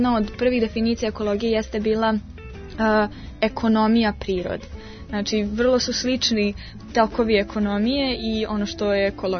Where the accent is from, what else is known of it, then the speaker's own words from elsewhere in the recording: Serbia; Stvari koje su, na primjer, ovdje kod nas u Srbiji normalna, to je da ako ja imam mlađu sestru, ona će naravno naslediti moju odeću